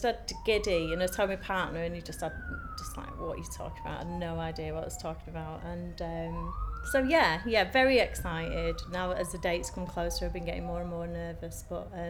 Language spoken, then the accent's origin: English; Manchester, North West England, United Kingdom; I'm 40 and I'm from Manchester.